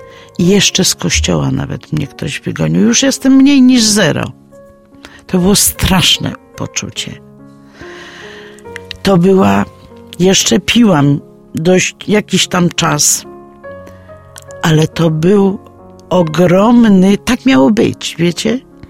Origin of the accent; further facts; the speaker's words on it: Olesno, Opole Voivodeship, Poland; Weszłam do kościoła w Oleśnie, jestem z Olesna.